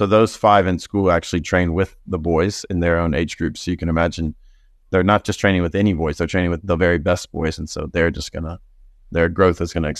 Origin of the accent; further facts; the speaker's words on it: United States; now in South Africa; Being American, that was kind of how I knew how to raise money at first.